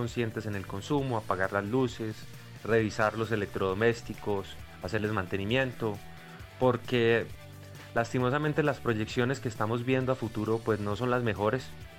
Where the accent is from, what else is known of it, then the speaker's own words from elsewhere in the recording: Colombia; no solo como ejecutivo del sector, sino como colombiano